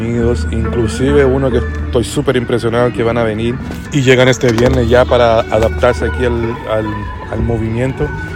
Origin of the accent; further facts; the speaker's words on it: Salvador, Bahia, Brazil; now in Toronto, Canada; que viene de Salvador, Bahía, Brasil, que es mi ciudad natal. Yo hablo español porque tengo padres chilenos, pero nacido y criado en Bahía, Brasil.